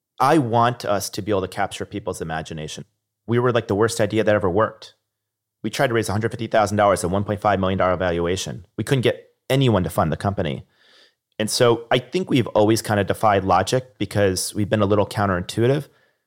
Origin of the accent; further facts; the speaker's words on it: Niskayuna, New York, United States; I remember growing up in Niskanen, New York.